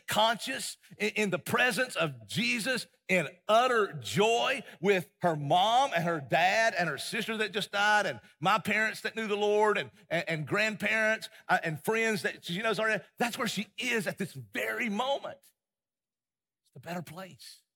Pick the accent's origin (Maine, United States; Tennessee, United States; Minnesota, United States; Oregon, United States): Tennessee, United States; Nashville; now in Murfreesboro, United States; So, I'm from Nashville.